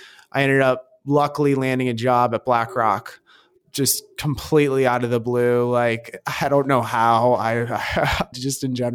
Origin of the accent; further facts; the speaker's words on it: Michigan, United States; graduated, I'm from Michigan, so I didn't want to go back to Michigan.